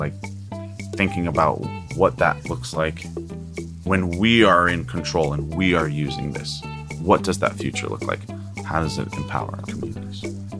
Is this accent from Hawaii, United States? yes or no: yes; Kohala, Hawaii, United States; my mom's family is all from the island of Hawaii. So Moku'o ke awe for those from Hawaii. And we're from an ahupua or district called Kohala.